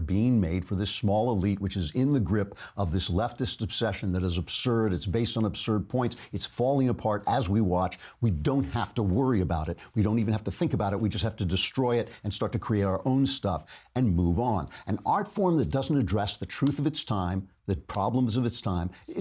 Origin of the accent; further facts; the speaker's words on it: New York, United States; As a New Yorker, I can tell you that's an old, old trick.